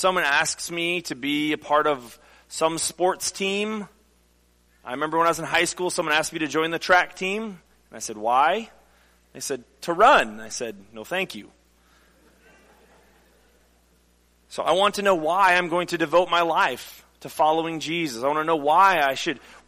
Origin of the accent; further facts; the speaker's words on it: Michigan, United States; also born or lived in Kentucky; now in Missouri, United States; when I grew up in Michigan and lived in Kentucky for a little while, and I thought I knew what wind was, and then I came to Missouri